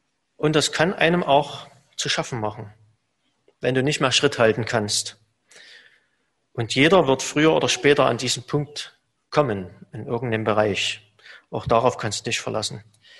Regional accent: Germany; Ich habe ja einen Großteil noch meiner Kindheit noch in der DDR verbracht

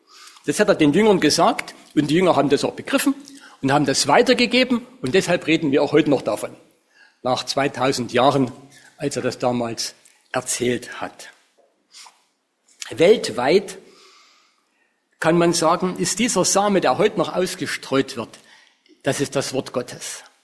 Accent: Saxony, Germany; Und da, wo ich herkomme, da ist im Zwickauer Raum, ist ein Erzgebirge

